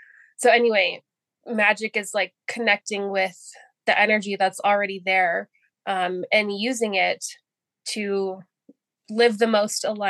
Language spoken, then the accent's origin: English; California, United States; moved away as an adult; now in Canada; So like I mentioned earlier, I'm American and I moved to Canada with my husband. We met when he went to college in California, where I lived and grew up my whole life.